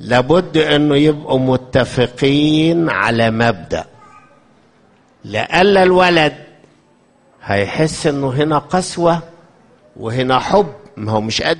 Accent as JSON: {"language": "Arabic", "region": "Upper Egypt", "country": "Egypt", "said": "يعني مثلا عندنا في الصعيد يكونوا علموا أربعة والخامس مودهوش المدرسة يتعلم عشان في الغيط"}